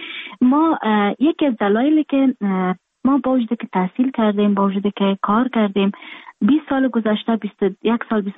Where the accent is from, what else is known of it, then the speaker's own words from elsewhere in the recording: Afghanistan; moved away; من در خارج هستم، خارج از افغانستان هستم، اما اوتو لحظه ای نیست که افغانستان در قلب من نباشه